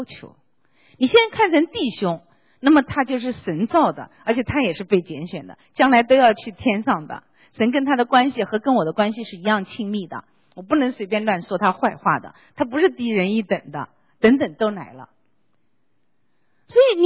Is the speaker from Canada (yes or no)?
no; China; 所以我们中国人一生都要往台阶上爬，对吧？